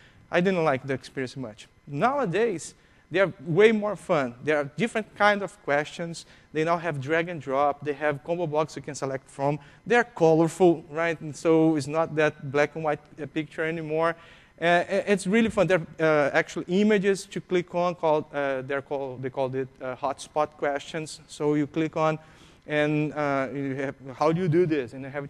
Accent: Brazil; English is a second language; I was down in Brazil, I'm from Brazil, I think I mentioned that already.

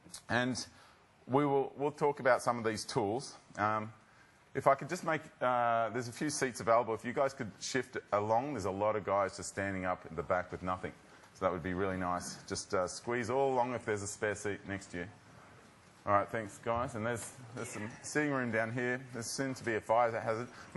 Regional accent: Sydney, New South Wales, Australia; All right, and I come from Sydney.

